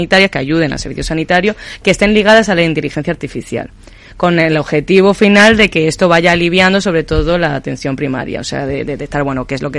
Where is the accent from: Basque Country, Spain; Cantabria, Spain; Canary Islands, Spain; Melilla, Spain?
Melilla, Spain; soy de Melilla, ¿vale?